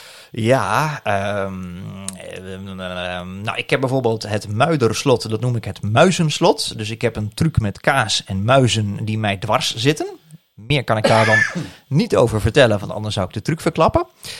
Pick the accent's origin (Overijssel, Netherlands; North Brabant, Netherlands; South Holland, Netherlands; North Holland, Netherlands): Overijssel, Netherlands; ik heb in Rotterdam gestudeerd aan de Erasmus Universiteit. En als je daar een accent hebt, want ik kom uit Oosten. Dat was ook wat je in Almelo natuurlijk best wel kunt horen bij mensen.